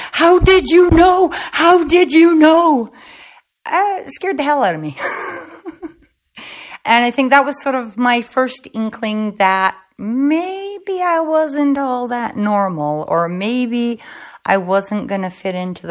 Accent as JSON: {"language": "English", "region": "England", "country": "United Kingdom", "also_born_or_lived": "Canada", "lives_now": "Spain", "said": "Originally, I'm from England, and I've lived in Canada for a long time. Obviously, I'm in Spain now. I've traveled throughout the world, so I've done a little bit of traveling. So perhaps have a hybrid accent on me now."}